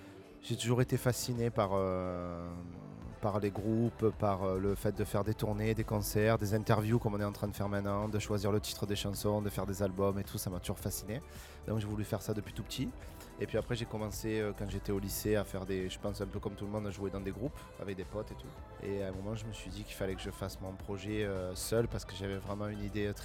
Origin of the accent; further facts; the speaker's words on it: Marseille, Provence-Alpes-Côte d'Azur, France; je viens de Marseille